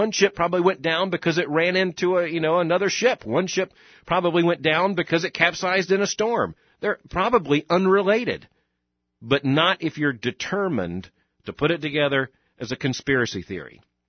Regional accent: Florida, United States; I grew up in South Florida, which, by the way, is right adjacent to the Bermuda Triangle.

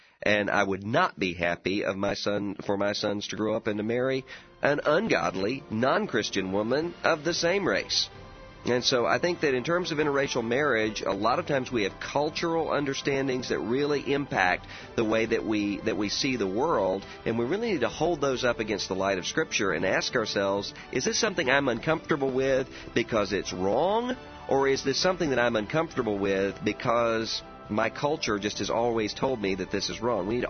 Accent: Biloxi, Mississippi, United States; down around my hometown of Biloxi, Mississippi.

